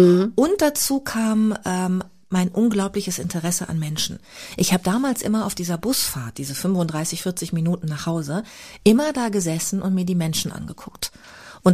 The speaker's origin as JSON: {"language": "German", "town": "Bad Lippspringe", "region": "North Rhine-Westphalia", "country": "Germany", "tie": "born or raised there", "said": "ich bin ja sehr ländlich aufgewachsen da in Bad Lippspringe, was super schön war, so für die Kindheit"}